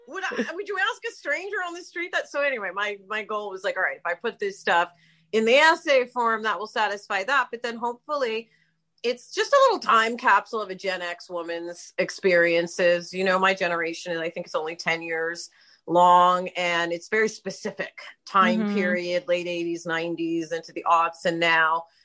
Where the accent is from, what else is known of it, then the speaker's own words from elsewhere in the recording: New York City, New York, United States; But for this, I wanted to include, I grew up in New York City. So I wanted to include as many cultures as I possibly could.